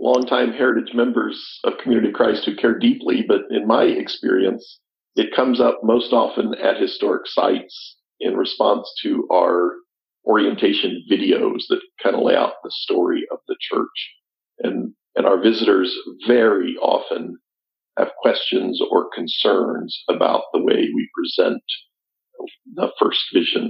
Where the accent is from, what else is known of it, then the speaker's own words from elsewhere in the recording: Missouri, United States; my experience growing up in Eastern Jackson County, Missouri, the 1970s, 80s